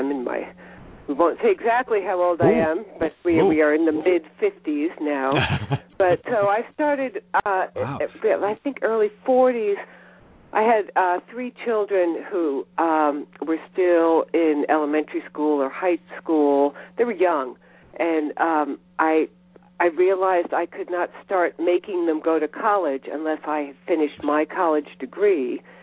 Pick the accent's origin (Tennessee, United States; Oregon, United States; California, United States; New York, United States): New York, United States; New York City; I do, and I grew up in the Bronx and then in the suburbs of New York City